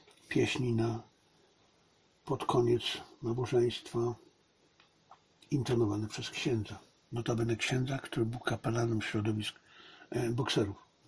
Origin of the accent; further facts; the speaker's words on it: Silesian Voivodeship, Poland; Od rodowitego Ślązaka, nie takiego jak ja. Znaczy, ja też byłem rodowity